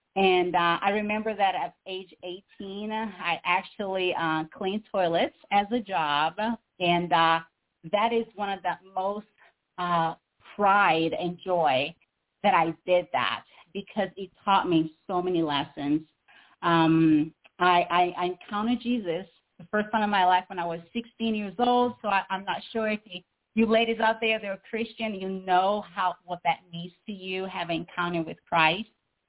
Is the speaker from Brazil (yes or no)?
yes; Brazil; English is a second language; poverty in a third world country in Brazil, South America. So you're going to hear a little bit of my accent. I was raised by a single mom who couldn't write and read.